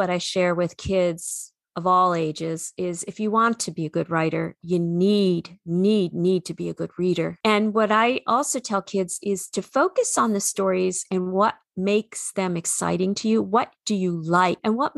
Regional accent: New England, United States; accent: New England; And in my New England accent, I probably sounded like you, bubbler, because we didn't say the R's.

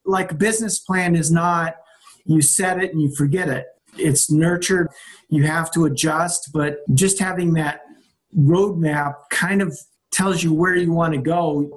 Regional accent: Wisconsin, United States

